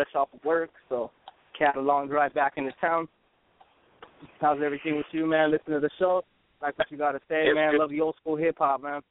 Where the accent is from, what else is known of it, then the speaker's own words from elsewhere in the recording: Albuquerque, New Mexico, United States; I'm originally from New Mexico, born and raised in Albuquerque, Duke City on the west side.